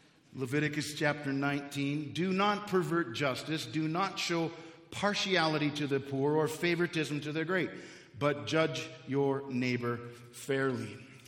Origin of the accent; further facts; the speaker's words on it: Canada; and I'm from Canada, and this time of the year it was cold in Canada